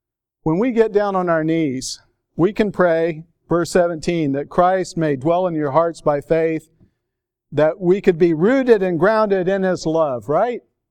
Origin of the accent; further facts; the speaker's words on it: Indiana, United States; And I'm from Indiana. That bugged me.